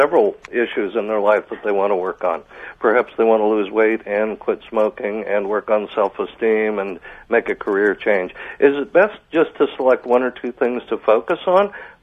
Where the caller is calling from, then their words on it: Norwich, Connecticut, United States; I am in Norwich, Connecticut. … I'm listening on XM Radio.